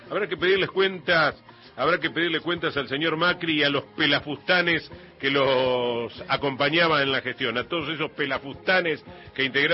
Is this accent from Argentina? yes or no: yes; Salta, Argentina; de Salta.